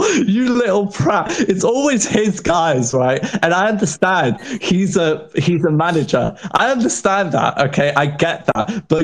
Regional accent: United Kingdom; I'm picking him to lose, and I'm British

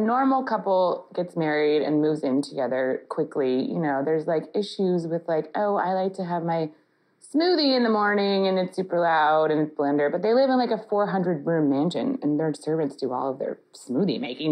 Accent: New York, United States; I guess you can just tell by my outfit that I'm from New York.

